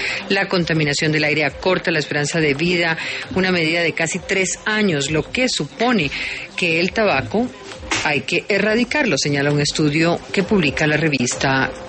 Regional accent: Barranquilla, Atlántico, Colombia; la barranquillera aquí soy yo

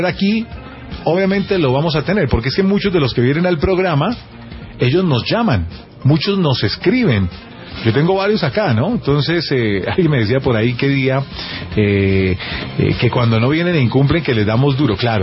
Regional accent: Colombia; A mí, como colombiano

